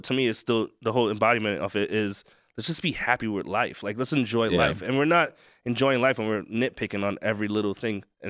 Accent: New York, United States; I said he's the opposite of me, because I'm from New York. I don't want to talk to anybody.

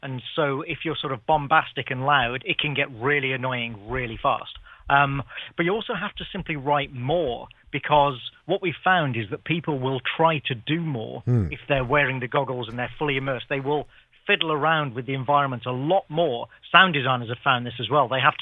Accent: England, United Kingdom; You must remember, I grew up in England

